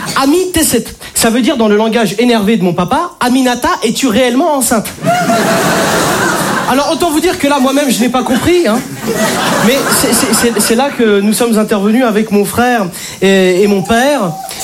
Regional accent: Algeria; mais quelque part je suis Algérien.

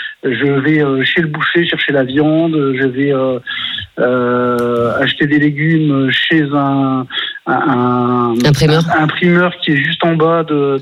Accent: Lille, Hauts-de-France, France; now in Haute-Garonne, France; je suis en Haute-Garonne, mais je suis du Nord, de Lille.

